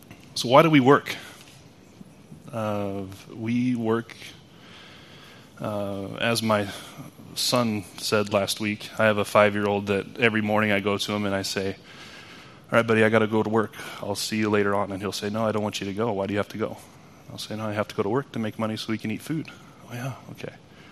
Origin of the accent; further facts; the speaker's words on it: United States; moved away as an adult; now in Norway; I am not from Norway. I'm almost 38-year-old guy from the U.S. I've been living in Norway for about 8 years now